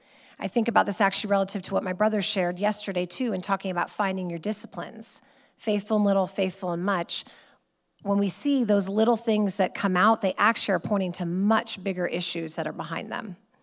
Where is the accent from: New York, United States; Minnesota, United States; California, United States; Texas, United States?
California, United States; I'm from California, and you've got some of these houses that they've built like on cliff sides